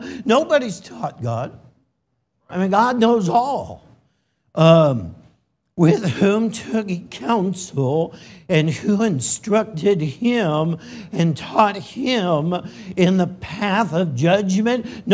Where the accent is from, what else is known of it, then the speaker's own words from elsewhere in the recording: California, United States; I'm from California. Don't hold it against me.